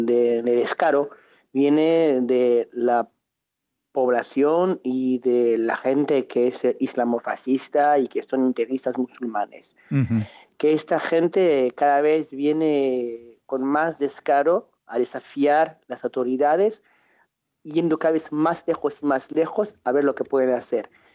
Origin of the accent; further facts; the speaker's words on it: France; como ciudadano francés de condición judía